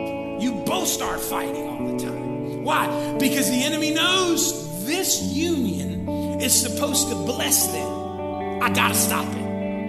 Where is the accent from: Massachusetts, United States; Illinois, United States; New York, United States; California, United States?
California, United States; Sacramento; I was from South Sac